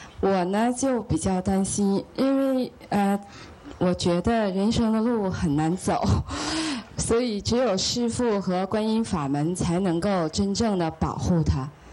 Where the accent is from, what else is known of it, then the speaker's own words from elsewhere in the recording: China; now in Canada; 我们是去年从大陆移民到加拿大的